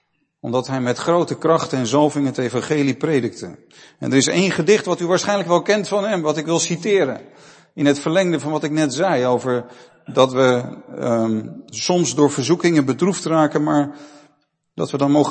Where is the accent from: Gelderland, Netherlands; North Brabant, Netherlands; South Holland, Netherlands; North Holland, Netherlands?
North Holland, Netherlands; Aerdenhout; Ik ben opgegroeid in Aardenhout, dat ligt naast Heemstede. Ik zat op de middelbare school in Heemstede.